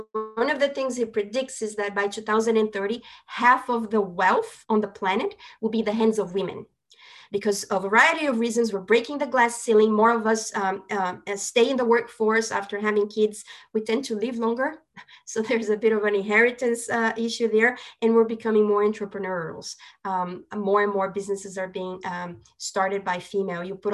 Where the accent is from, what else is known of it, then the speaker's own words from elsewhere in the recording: Brazil; also born or lived in United States / Europe / Singapore; I grew up in Brazil. I lived in the States for 10 years. I've been in Europe for many years. I lived in Singapore as well.